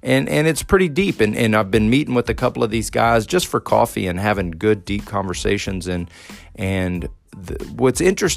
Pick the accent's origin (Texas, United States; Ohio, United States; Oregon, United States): Texas, United States; And so I remember growing up in Texas in the Bible Belt